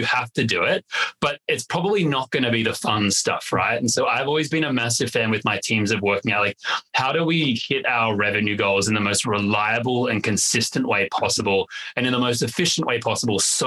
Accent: Australia; As an Australian, I like to swear a lot.

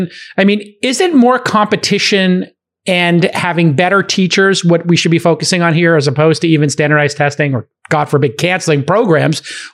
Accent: Dublin, Leinster, Ireland; It was not made in Dublin. No offense to, my home country.

